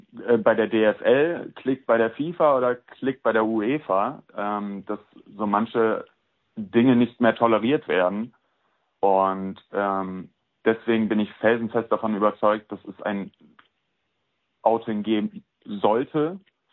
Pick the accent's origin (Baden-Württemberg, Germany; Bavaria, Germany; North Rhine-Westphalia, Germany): North Rhine-Westphalia, Germany; Cologne; ich bin nach Köln gezogen, weil ich hier geboren und aufgewachsen bin und ja, meine Heimat vermisst habe, meine Familie vermisst habe und das Landleben einfach dann doch nicht so erfüllend für mich war.